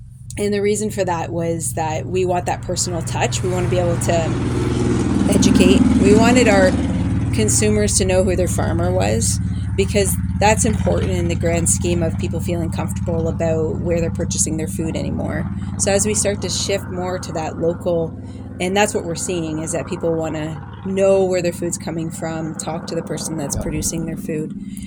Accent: Chatham-Kent, Ontario, Canada; So I was raised down in Chatham, Kent, on a farm down there.

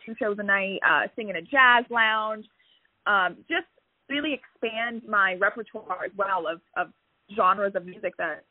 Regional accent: Ontario, Canada; Yes, I'm from Ontario originally, but I was writing some songs down in Nashville.

